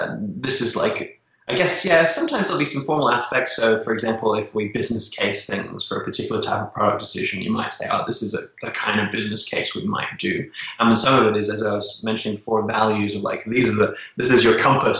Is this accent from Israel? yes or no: no; Australia; I contacted the CEO of Atlassian and was like, hey, I'm an Australian as well.